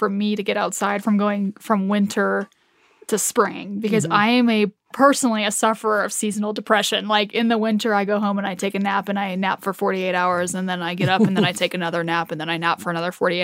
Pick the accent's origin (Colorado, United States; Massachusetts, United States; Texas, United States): Colorado, United States; I'm a native Coloradan.